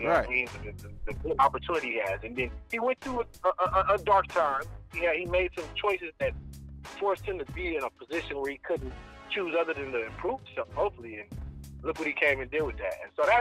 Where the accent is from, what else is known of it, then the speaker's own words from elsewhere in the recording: Oakland, California, United States; We're both from Oakland. I'm from Oakland, too.